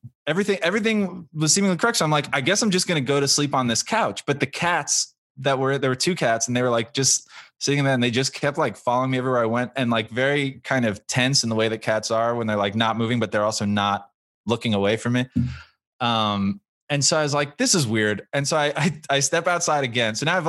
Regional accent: New Jersey, United States; We're from New Jersey originally

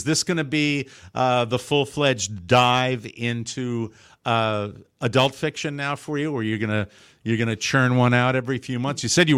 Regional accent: Florida, United States; We could do that where I'm from Southwest Florida.

